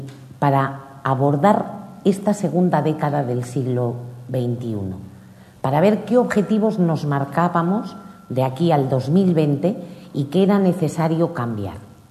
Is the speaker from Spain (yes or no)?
yes; Spain; es una de las carencias que tenemos como españoles